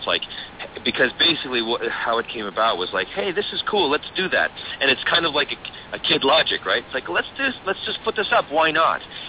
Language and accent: English; Toronto, Ontario, Canada; Yeah, it really is great, and it's my hometown. So it's nice to be here and have my parents be able to come to the show